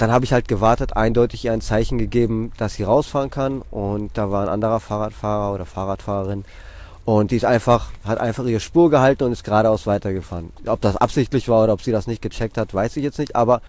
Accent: Athens, Attica, Greece; also born or lived in Drama; now in Germany; Aber im Grunde genommen bin ich in Athen aufgewachsen. Sehr viele Leute auf sehr engem Raum.

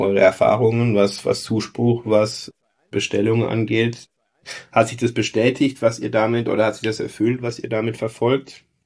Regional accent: Rhineland-Palatinate, Germany; accent: Palatine; die kommen wie ich aus der Pfalz. Wie gesagt, mich als Pfälzer freut es sehr. Kann auch mal passieren, dass wir das eine oder andere Mal ins Pfälzische schwenken.

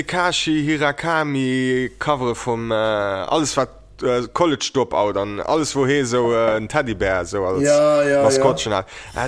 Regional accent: Bietigheim, Baden-Württemberg, Germany; ich komme auch aus Bietigheim.

